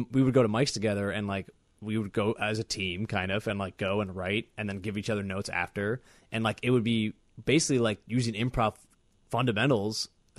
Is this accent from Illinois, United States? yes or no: yes; Chicago, Illinois, United States; oh, I'm a comedian from Chicago, like here's my, like I have 20 minutes, like they'll give you time because you're from Chicago